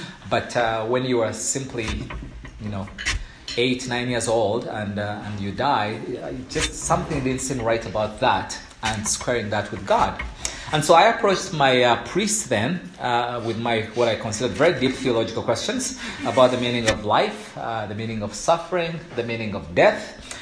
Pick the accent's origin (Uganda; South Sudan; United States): Uganda; I grew up in Uganda.